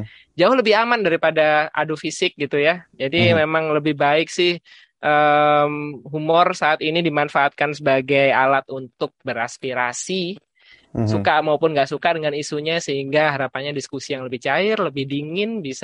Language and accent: Indonesian; Indonesia; saya dari Indonesia